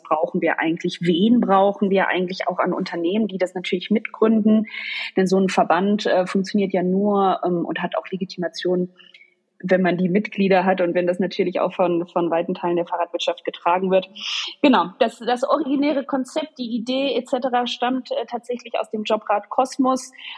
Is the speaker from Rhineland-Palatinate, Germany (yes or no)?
yes; Rheinbreitbach, Rhineland-Palatinate, Germany; now in Berlin, Germany; Heimatort ist seit 10 Jahren Berlin, aber ich komme eigentlich aus Rhein-Breitbach, einem kleinen Ort im Rheinland.